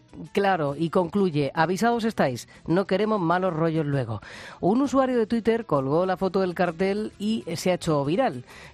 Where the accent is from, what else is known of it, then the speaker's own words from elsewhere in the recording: Region of Murcia, Spain; La siguiente historia nos lleva a mi tierra, a mi querida región de Murcia